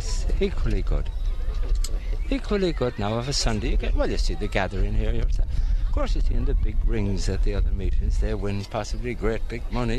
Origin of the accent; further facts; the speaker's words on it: Frenchpark, Connacht, Ireland; French Park.